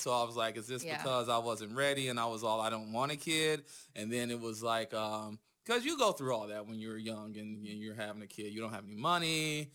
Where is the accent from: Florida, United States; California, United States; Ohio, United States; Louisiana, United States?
Ohio, United States; Cleveland; growing up in Cleveland, I grew up on the east side in the shittier parts that everybody drives fast through.